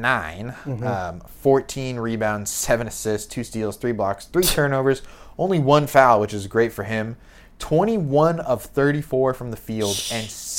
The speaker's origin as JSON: {"language": "English", "country": "Philippines", "said": "I am Filipino."}